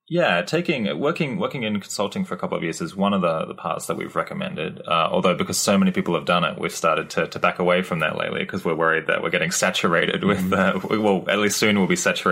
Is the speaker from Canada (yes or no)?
yes; Canada; Like Canadians, we're everywhere, walking among you.